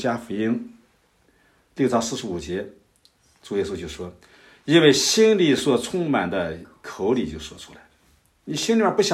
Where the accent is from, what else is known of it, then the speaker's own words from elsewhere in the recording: China; 我们中国人有一句话常说